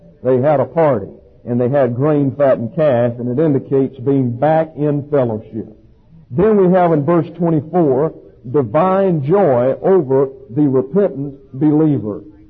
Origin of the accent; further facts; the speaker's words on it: Alabama, United States; And I'm originally from Alabama.